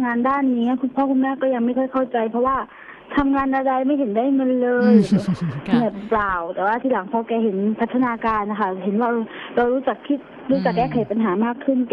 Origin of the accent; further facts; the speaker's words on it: Khlong Thom, Krabi, Thailand; now in Trang, Thailand; อยู่ที่ตำบลคลองพลอำเภอคลองท่อมจังหวัดกระบี่ค่ะ